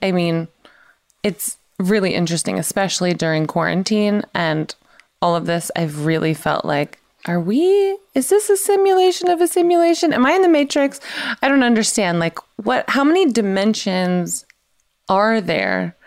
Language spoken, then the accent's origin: English; the South, United States; because I'm from the South.